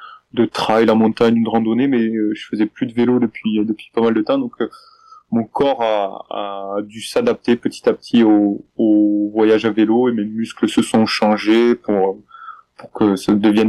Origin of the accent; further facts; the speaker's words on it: Cazilhac, Occitanie, France; je suis originaire de l'Aude, à Cazillac, un petit village à côté de Carcassonne, et j'ai toujours grandi ici. J'ai fait mon parcours scolaire à Carcassonne, mes études